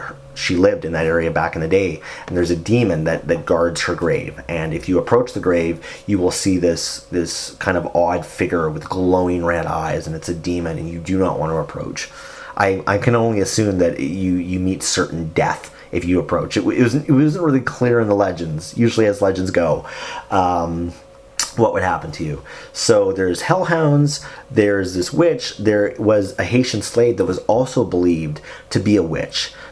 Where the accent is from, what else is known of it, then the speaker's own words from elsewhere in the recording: Canada; forgive me, guys, I'm just a Canadian.